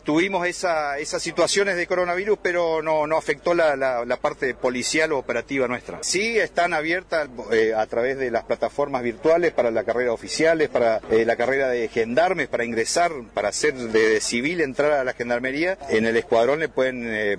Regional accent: Argentina; somos argentinos

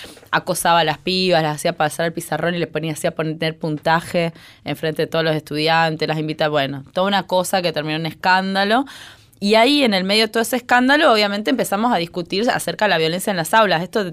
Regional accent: Misiones, Argentina; moved away as an adult; now in Buenos Aires, Argentina; yo soy de Misiones, me vine a estudiar a la capital federal como muchas chicas y chicos, ¿no? A los 18 años entré en la UBA

